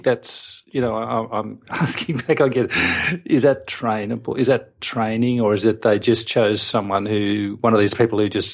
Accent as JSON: {"language": "English", "town": "Sydney", "region": "New South Wales", "country": "Australia", "said": "And I said, oh, I'm from Sydney."}